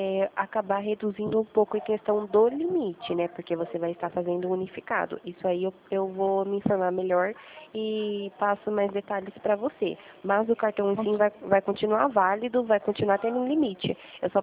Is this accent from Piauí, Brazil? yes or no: no; Jundiaí, São Paulo, Brazil; Eu sou de Jundiaí, São Paulo.